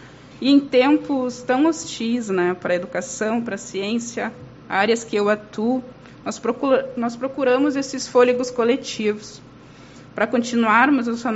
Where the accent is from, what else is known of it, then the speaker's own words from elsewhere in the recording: Uruguaiana, Rio Grande do Sul, Brazil; Eu, neta, filha, bisneta de mulheres trabalhadoras, nascida e criada em Uruguaiana